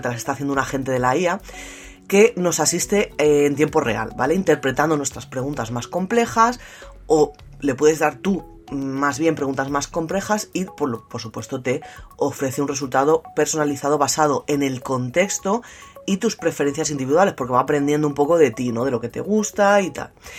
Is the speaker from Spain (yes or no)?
yes; Cantabria, Spain; aquí en mi país, en Cantabria, en España.